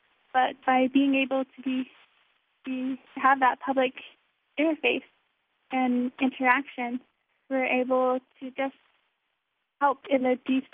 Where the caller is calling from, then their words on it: Kirtland, New Mexico, United States; I'm calling from Kirtland, New Mexico